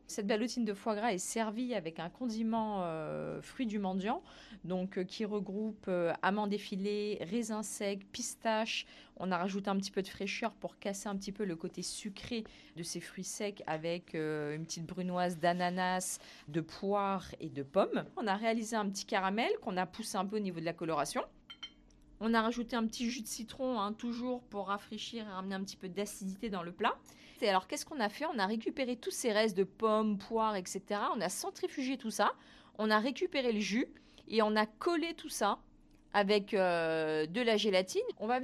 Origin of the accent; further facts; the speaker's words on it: Réunion, France; C'est difficile de dire le contraire parce que je suis réunionnaise